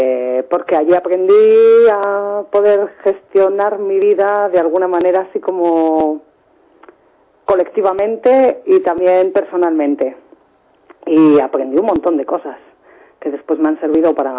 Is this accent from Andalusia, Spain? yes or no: no; Errenteria, Basque Country, Spain; Mucha represión policial en las calles, muchísima en mi pueblo, en Rentería, era bestial.